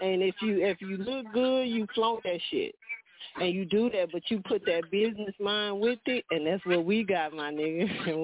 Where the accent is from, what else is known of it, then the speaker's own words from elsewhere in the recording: New York, United States; My parents are very country. So, but growing up in New York, I didn't get to have that country life.